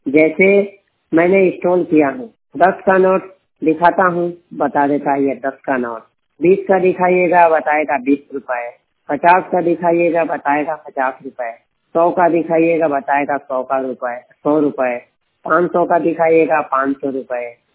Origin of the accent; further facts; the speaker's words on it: Bihar, India; now in Delhi, India; 100% blind Bihar का रहने वाला हूँ। मैं दिल्ली मुबारकपुर दवास में रहता हूँ।